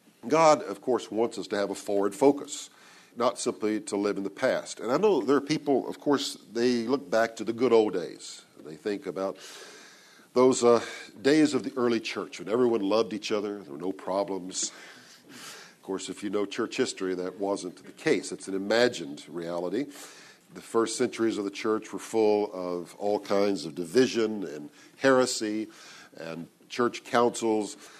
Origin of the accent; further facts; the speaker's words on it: Texas, United States; I'm from Texas, so I use Texas, the biggest state.